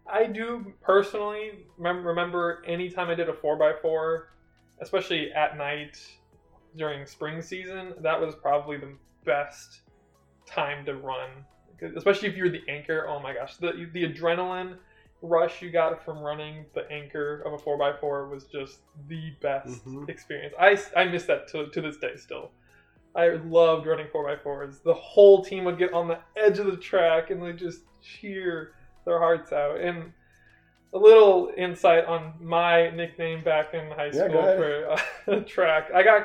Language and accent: English; Kansas City, Missouri, United States; born there; Yeah, so I was obviously born in Kansas City, lived on the Missouri side for 2 years of my life, and then actually moved on to the Kansas side